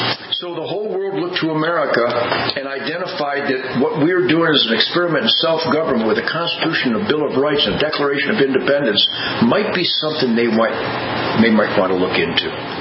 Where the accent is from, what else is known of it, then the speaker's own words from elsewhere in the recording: Detroit, Michigan, United States; born there; So I had bands in Detroit in the shadow of Motown. And when I was born in Detroit, everybody knows Detroit was the global epicenter of work ethic and productivity.